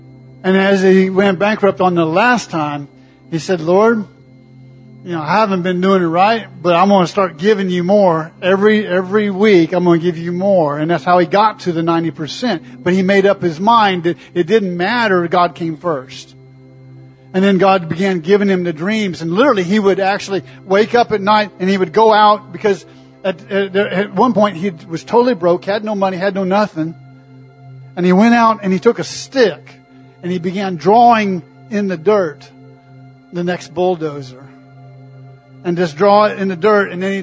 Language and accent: English; Longview, United States; Because I grew up in Longview.